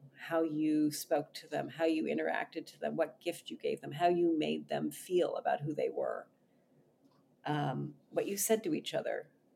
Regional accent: Canada; And as somebody whose parents left the U.S. when I was a year old to move to Canada, I grew up in Canada, but I was American and they were American.

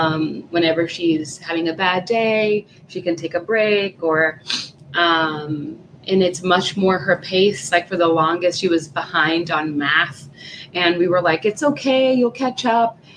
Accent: Puerto Rico; now in United States; We're from Puerto Rico.

